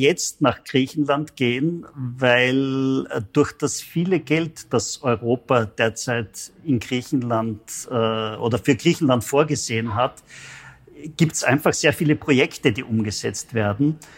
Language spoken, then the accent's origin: German; Austria; now in Greece; Natürlich als Österreicher, wenn man hierher kommt, schätzt man natürlich das Klima, man schätzt die Kulinarik.